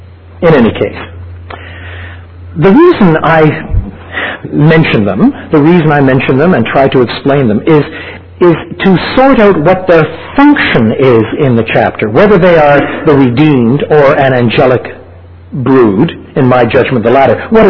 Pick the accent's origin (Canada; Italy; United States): Canada; although I'm a Canadian, a little farther north, yet nevertheless I lived on the St. Lawrence Seaway system